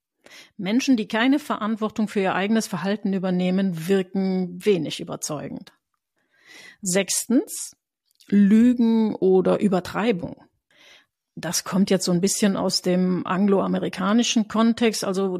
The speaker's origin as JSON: {"language": "German", "region": "Rhineland", "country": "Germany", "said": "für mich als Rheinländer ist es schwer."}